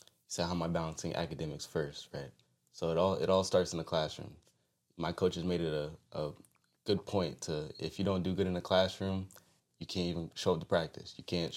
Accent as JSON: {"language": "English", "town": "New Haven", "region": "Connecticut", "country": "United States", "tie": "born or raised there", "said": "From New Haven, Connecticut, you know, right here, right down the street, actually. And, yeah, I've been here my whole life."}